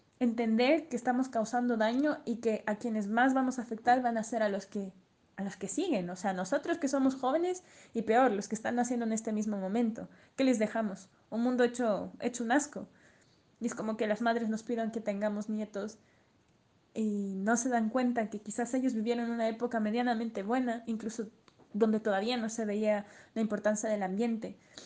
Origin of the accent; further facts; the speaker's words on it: Quito, Pichincha, Ecuador; soy de Quito.